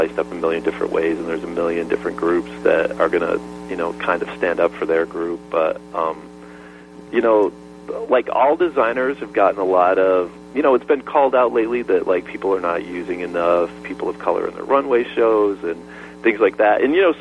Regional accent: New York, United States; I'm from upstate New York, where we always had like 2 feet of snow on Halloween

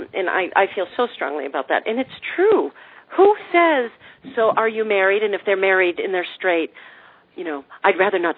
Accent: New Hampshire, United States; Yes, I'm from New Hampshire.

